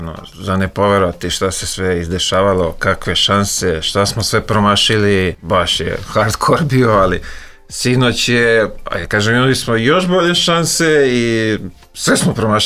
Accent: Belgrade, Serbia; ja sam sa Konjarnika, sjećam se da je termin bio u 8 na večer.

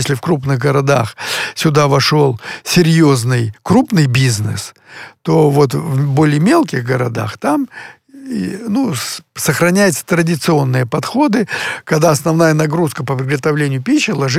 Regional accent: Donbas, Ukraine; Я сам из Донбасса, и знаю, что такое горнодобывающая промышленность.

